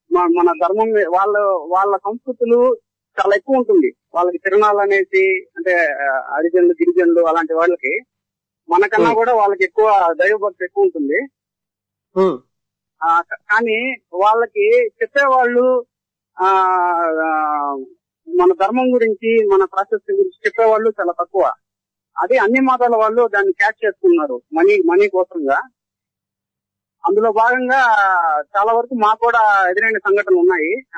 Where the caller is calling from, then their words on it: Nellore, Andhra Pradesh, India; నమస్తే అండి, నేను నెల్లూరు నుంచి